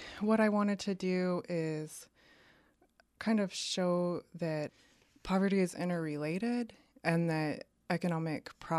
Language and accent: English; Shelton, Washington, United States; Yeah, so growing up during that time, there was definitely a lot of logging. So I do remember just driving through miles and miles of clear cuts.